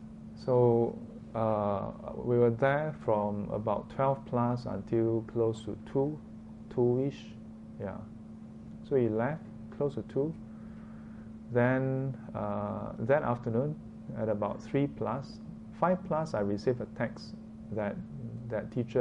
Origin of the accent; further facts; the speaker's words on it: Singapore; Because guess what? Being a Singaporean is pretty good already. Having it pretty good. And even as a Singaporean, there are a lot of different circumstances as well.